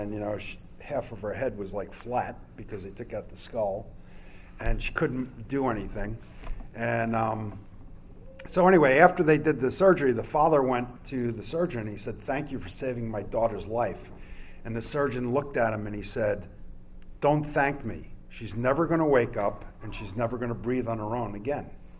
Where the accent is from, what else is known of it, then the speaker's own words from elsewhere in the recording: Brooklyn, New York, United States; accent: New York; I grew up in New York, so I was thinking about this day. I was born in Brooklyn, and it took me 20 years to get rid of my New York accent.